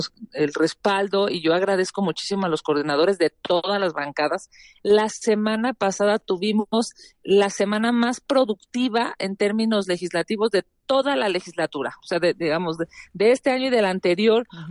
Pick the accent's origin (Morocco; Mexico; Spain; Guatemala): Mexico; porque es algo que nosotros hemos tenido durante siglos como mexicanos.